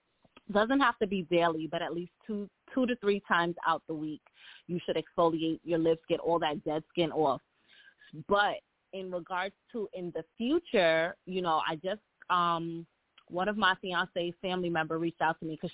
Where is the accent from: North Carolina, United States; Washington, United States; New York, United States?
New York, United States; Long Island; I'm from Long Island.